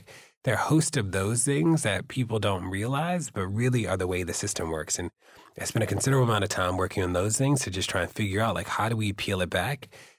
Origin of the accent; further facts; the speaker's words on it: Baltimore, Maryland, United States; I grew up in Baltimore.